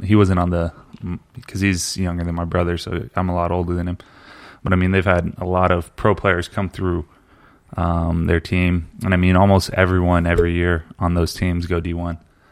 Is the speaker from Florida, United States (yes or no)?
no; Houston, Texas, United States; Yeah, I'm from Houston, Texas. Born and raised, grew up, lived in the same house my whole life.